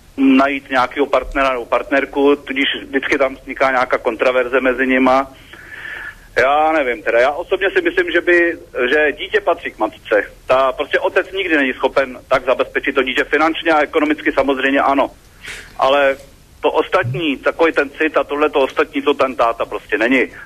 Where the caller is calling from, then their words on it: Karlovy Vary Region, Czechia; No, dobré odpoledne, já jsem posluchač z Karlovarska